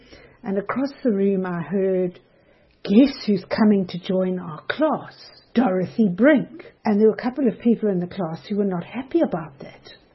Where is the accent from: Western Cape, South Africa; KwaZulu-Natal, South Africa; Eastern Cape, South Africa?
Western Cape, South Africa; Cape Town; I'm from Cape Town.